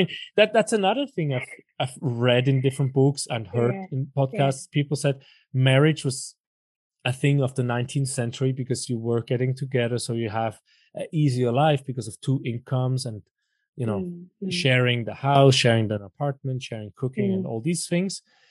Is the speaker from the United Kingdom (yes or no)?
no; Sri Lanka; You don't remember being born in Sri Lanka. So I'm a woman from Sri Lanka